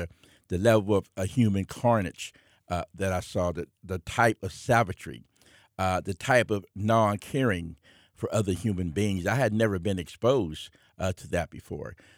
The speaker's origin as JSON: {"language": "English", "town": "Braddock", "region": "Pennsylvania", "country": "United States", "said": "I'm originally from Braddock in Rankin area. So it was a strong blue-collar, segregated working community."}